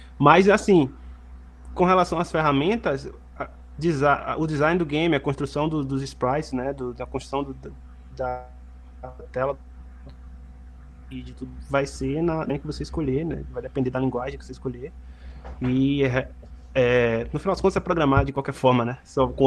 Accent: Salvador, Bahia, Brazil; eu vim de uma favela de Salvador, né? Eu nasci lá num bairro chamado Mata Escura

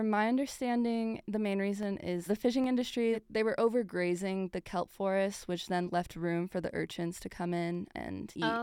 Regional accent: Colorado, United States; as two people who were born and raised in Colorado, a landlocked state, we did not know much about the Arctic.

